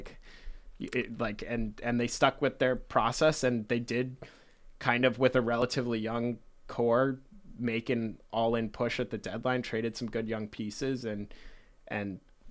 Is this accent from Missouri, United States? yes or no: yes; St. Louis, Missouri, United States; I grew up a big baseball fan, I'm from St. Louis, and grew up a big Cardinals fan